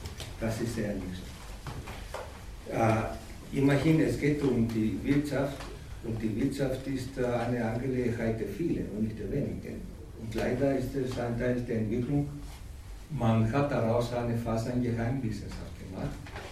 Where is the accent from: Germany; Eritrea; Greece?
Greece; ich bin ein Grieche.